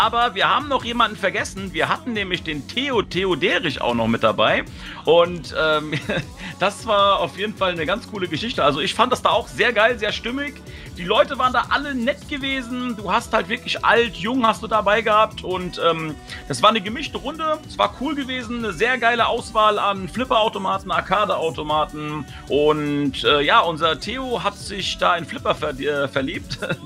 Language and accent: German; Lower Saxony, Germany; ich komme aus Ostfriesland